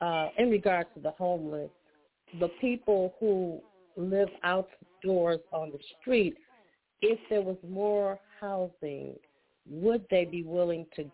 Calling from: Chicago, Illinois, United States

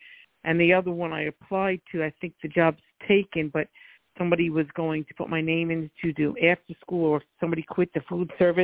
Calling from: Florida, United States

